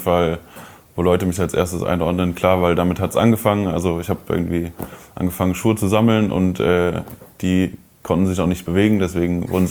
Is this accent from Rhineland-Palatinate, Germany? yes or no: yes; Koblenz, Rhineland-Palatinate, Germany; Also ich habe früher noch in meiner Heimatstadt Koblenz gewohnt.